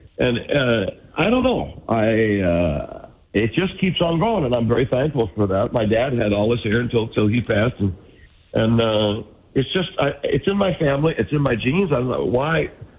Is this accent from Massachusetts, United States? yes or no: yes; West Bridgewater, Massachusetts, United States; And, I grew up in Massachusetts, by the way, outside of Brockton, Mass, a little town called West Bridgewater.